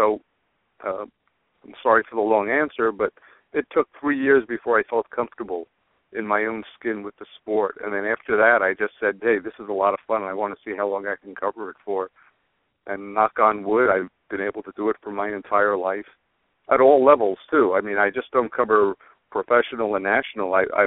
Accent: Long Island, New York, United States; Well, actually, I'm from Long Island originally, and my first job was in Rochester, New York with the Democrat and Chronicle.

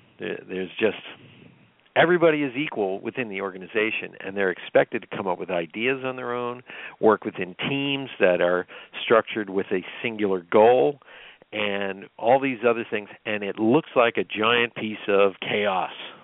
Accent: Lebanon, Pennsylvania, United States; I should know, my hometown of Lebanon, Pennsylvania, has been going through economic strife and changes since the 70s

